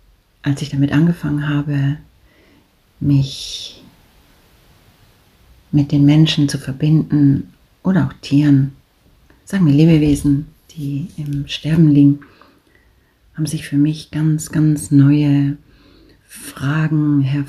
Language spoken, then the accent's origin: German; Hamburg, Germany; moved away as an adult; now in Switzerland; bin 60 Jahre alt und komme ursprünglich aus Hamburg und lebe seit über 33 Jahren in der Schweiz, in den Bergen, und es ist ja meine Heimat geworden